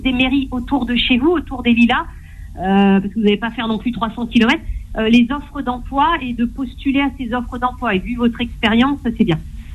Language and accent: French; Vitry-sur-Seine, Île-de-France, France; Par exemple, moi, je suis de Vitry-sur-Seine